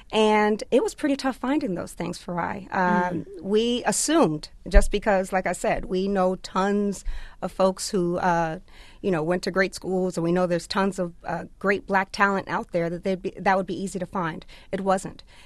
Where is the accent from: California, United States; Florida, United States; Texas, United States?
Florida, United States; Miami; I'm from Miami, and my husband is from Detroit. We grew up in predominantly Black neighborhoods.